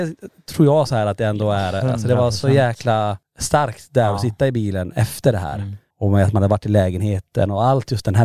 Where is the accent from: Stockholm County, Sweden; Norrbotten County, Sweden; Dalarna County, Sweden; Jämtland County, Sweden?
Norrbotten County, Sweden; Kiruna; vi åkte typ till planerna på Lombola där vi är uppvuxna och kollade där.